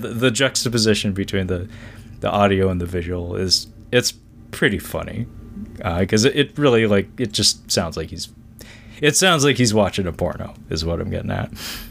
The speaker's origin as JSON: {"language": "English", "country": "United States", "said": "speaking as a Japanese person, or at least half Japanese person, I am American, but ethnically Japanese"}